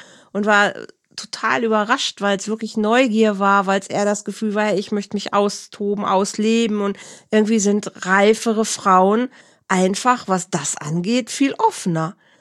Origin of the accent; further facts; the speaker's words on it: North Rhine-Westphalia, Germany; Leute aus meiner Heimat werden das kennen. Das ist in der Nähe von Bielefeld und Herford.